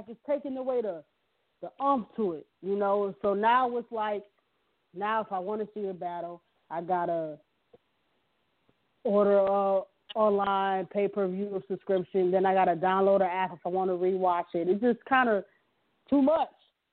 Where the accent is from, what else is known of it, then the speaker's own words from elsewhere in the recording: Midwest, United States; I'm from the Midwest, so I'm from the Midwest, so all the Midwest niggas, my guys